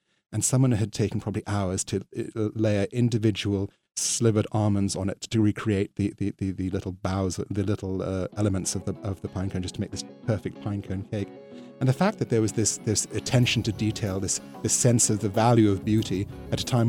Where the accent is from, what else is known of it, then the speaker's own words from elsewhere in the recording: Bristol, South West England, United Kingdom; born there; also born or lived in Jamaica / Canada; I was originally born in Bristol. I was only born once, but that happened in Bristol in the southwest of England. But my family has been fairly migratory. We lived in Jamaica for the first 7 years of my life, and then in Canada for a year.